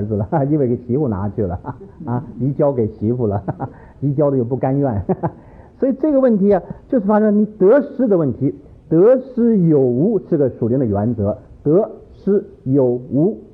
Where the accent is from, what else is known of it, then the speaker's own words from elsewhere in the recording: northern China, China; 我是北方人呢、